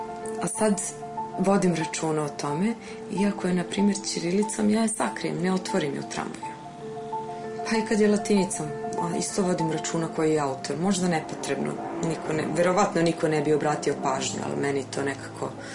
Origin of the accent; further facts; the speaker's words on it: Serbia; moved away; Ako sam došla iz Srbije, ovde, naravno, prošla sam taj šok